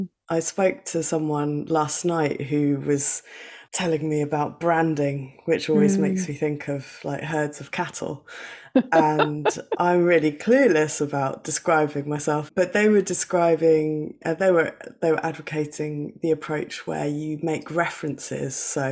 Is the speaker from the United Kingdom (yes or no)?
yes; East of England, United Kingdom; I was born on the Suffolk coast. So I grew up benefiting from the legacy that Imogen Holst and Benjamin Britten and … left behind.